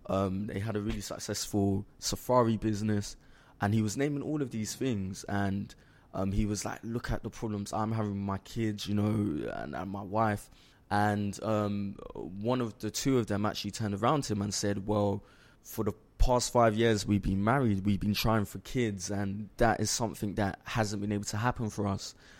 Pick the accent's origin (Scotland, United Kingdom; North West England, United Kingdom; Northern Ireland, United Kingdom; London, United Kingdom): London, United Kingdom; Brixton; I grew up in Brixton, South London